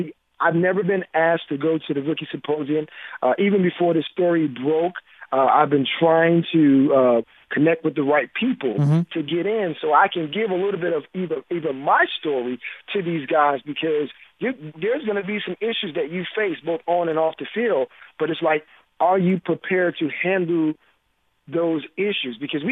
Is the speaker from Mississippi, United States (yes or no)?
no; Miami, Florida, United States; And for me, growing up in Miami, you know, playing in the same type of neighborhood